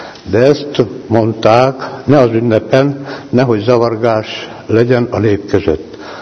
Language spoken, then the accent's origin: Hungarian; Borsod-Abaúj-Zemplén, Hungary; born there; now in Pomáz, Hungary; Borsod megyében születtem 1948 májusában. Szüleim református családból voltunk. Vallási neveltetést kaptam.